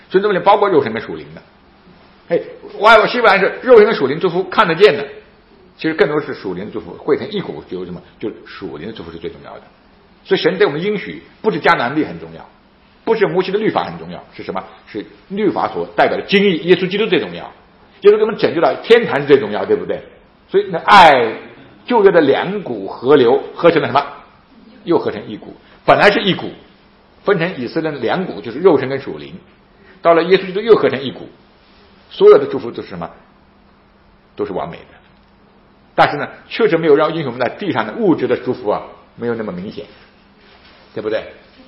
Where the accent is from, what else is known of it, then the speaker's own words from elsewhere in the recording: China; 我们是中国人，我们以前中国人什么？我要向往北京天安门